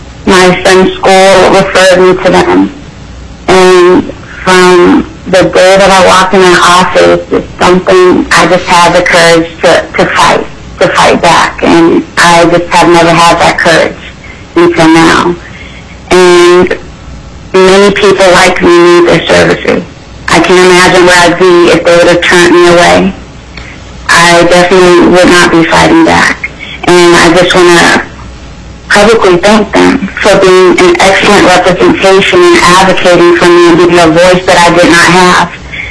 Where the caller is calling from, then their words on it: Anchorage, Alaska, United States; I'm calling in from Anchorage.